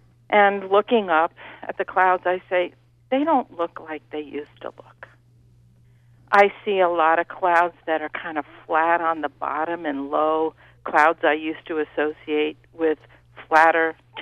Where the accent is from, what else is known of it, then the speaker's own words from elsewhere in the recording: Brooklyn, New York, United States; I grew up in Brooklyn, New York, along the coastline.